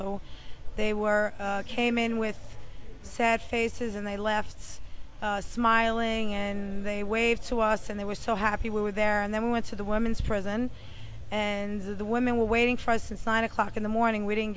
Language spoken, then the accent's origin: English; New York, United States; I'm from New York. I live in Hartsdale, which is in Westchester County.